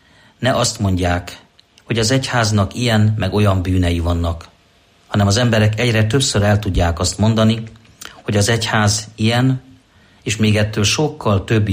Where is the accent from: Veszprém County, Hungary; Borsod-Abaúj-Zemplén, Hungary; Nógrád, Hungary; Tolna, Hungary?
Borsod-Abaúj-Zemplén, Hungary; Sárospatak; born there; és Sárospatak az a város, ahol én magam is születtem, és ahol az esztendők során magamba szívtam Árpádházi Szent Erzsébetnek a tiszteletét.